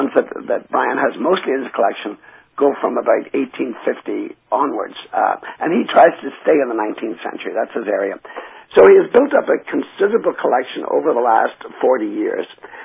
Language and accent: English; Ulster, Ireland; moved away as an adult; I got here when I was, you know, 21. And I came right from Donegal, northwest, very touched by Northern Ireland. Derry is my city, even though I'm not allowed to call it my city, mm-hmm. because I grew up on the other side of the border, but it is my city.